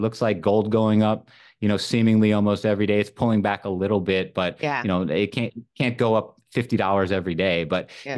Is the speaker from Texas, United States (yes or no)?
no; North Carolina, United States; And like in my home state, North Carolina